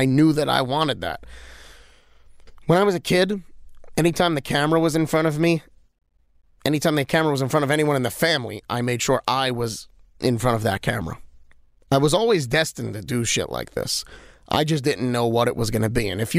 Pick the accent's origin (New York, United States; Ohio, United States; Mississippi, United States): New York, United States; New York City; So I grew up in Bensonhurst in Brooklyn